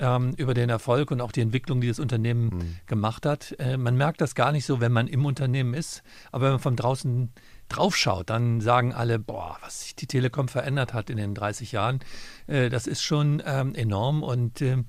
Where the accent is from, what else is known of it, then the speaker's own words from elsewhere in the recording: Solingen, North Rhine-Westphalia, Germany; Aber das habe ich in meiner Heimatstadt Solingen gefeiert.